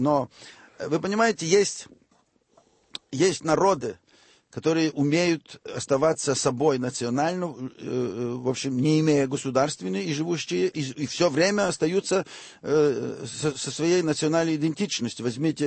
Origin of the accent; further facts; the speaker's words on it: Western Ukraine, Ukraine; Я из Западной Украины